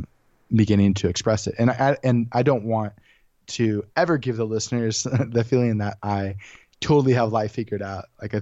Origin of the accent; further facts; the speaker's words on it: California, United States; I grew up in the Monterey Bay in California. And so I went to two high schools.